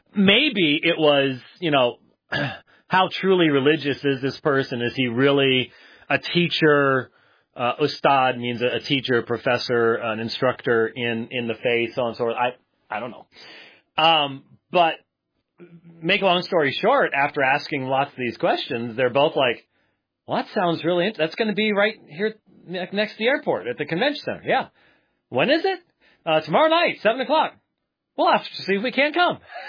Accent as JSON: {"language": "English", "town": "Minneapolis", "region": "Minnesota", "country": "United States", "tie": "born there", "said": "I was born in Minneapolis, for crying out loud."}